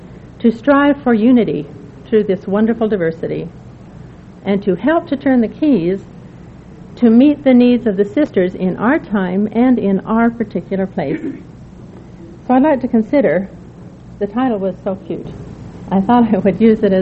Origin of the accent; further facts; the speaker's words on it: Chicago, Illinois, United States; I'm from Chicago.